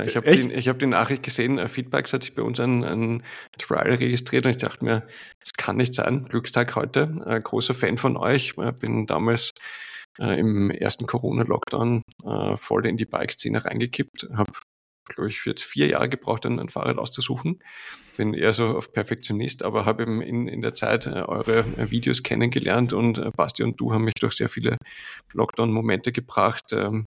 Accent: Vienna, Austria; ich komme aus Wien, bin seit einer Ewigkeit in Social Media und in IT-Firmen tätig.

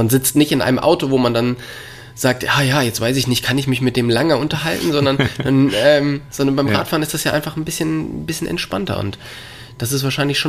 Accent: North Rhine-Westphalia, Germany; Also ich komme ja auch eher aus dem Kölner Raum

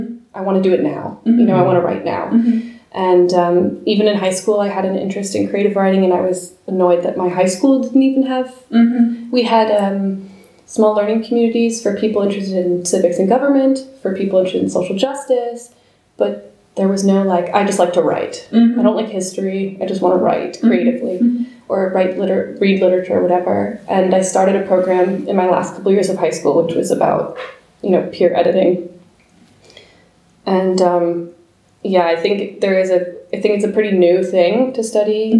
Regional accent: New Jersey, United States; So then I went back to New York. I'm from New Jersey. So I kind of went back home

